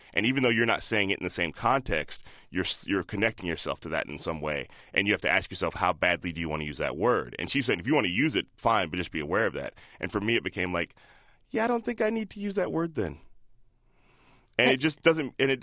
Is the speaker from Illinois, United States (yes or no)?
yes; Chicago, Illinois, United States; born or raised there; also born or lived in Palo Alto / Indianapolis / Boston; now in San Francisco, United States